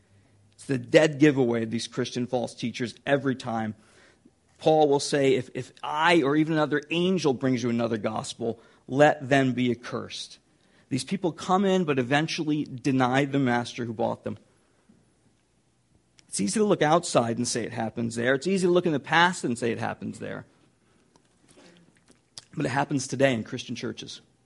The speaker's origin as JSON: {"language": "English", "region": "California", "country": "United States", "tie": "born or raised there", "said": "Some in Jerusalem, some in significant places like my hometown in California."}